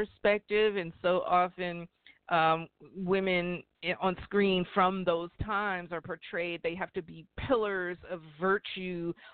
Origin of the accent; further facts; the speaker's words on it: New York, United States; And again, I'm from New York, so Broadway had a direct influence on radio, on news coverage.